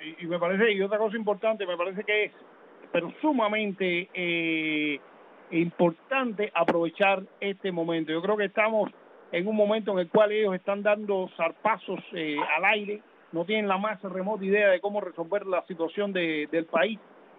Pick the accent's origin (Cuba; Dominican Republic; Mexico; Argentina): Cuba; Punta Brava, Havana; Y yo agarraba una guagua en frente a una fonda que había en mi pueblo, en Punta Brava.